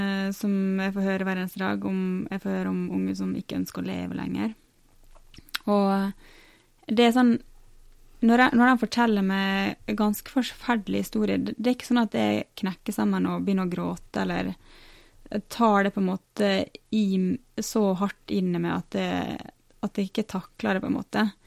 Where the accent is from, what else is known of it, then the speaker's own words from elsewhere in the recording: Ålesund, Møre og Romsdal, Norway; Sunnmørsposten, som er regionavisa i Ålesund, der jeg kommer fra.